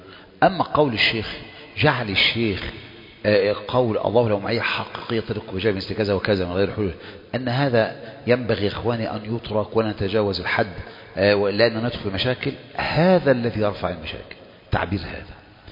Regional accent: Egypt; إحنا بقى عندنا في مصر

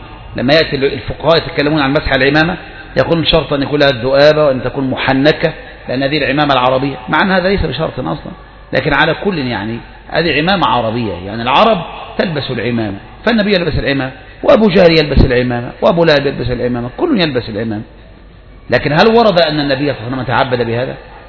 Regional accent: Egypt; زينا كمصريين

